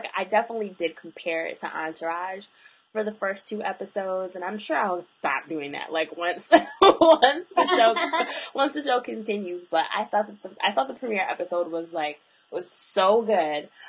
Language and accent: English; New England, United States; They're from Boston, and I'm from New England.